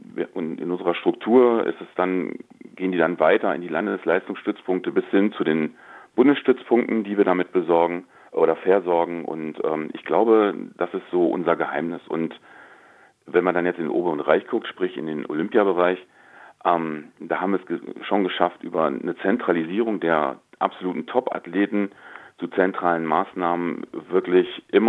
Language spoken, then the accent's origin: German; North Rhine-Westphalia, Germany; Ja, ich komme aus dem Ruhrgebiet und da ist, muss man wirklich sagen, da ist Fußball sehr, sehr, sehr dominant.